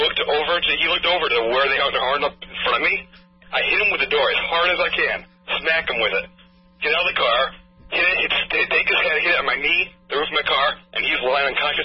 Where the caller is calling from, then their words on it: Lowell, Massachusetts, United States; I'm in Lowell, Massachusetts right now.